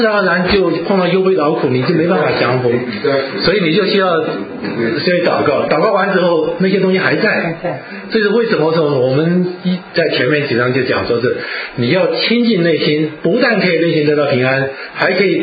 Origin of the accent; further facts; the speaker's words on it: China; 我们中国人有人相信